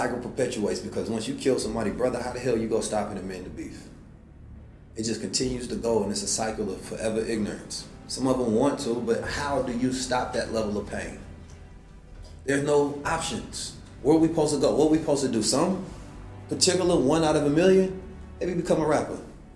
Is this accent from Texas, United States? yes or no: no; Oakland, California, United States; also born or lived in St. Louis; Man, growing up in Oakland was crazy. Growing up in St. Louis was crazy.